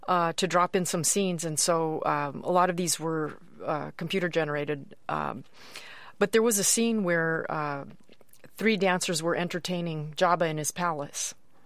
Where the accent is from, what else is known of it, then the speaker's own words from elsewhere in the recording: El Paso, Texas, United States; It's been very different, but in a way back to my roots. I grew up in El Paso, Texas, and Ballet El Paso was a small regional company that I worked with.